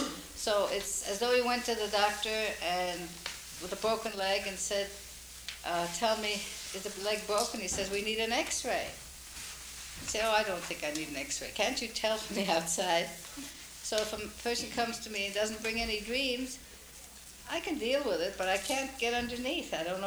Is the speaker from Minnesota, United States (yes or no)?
yes; Minneapolis, Minnesota, United States; from Minneapolis. I'm a psychotherapist, and I've been a Jungian for over 20 years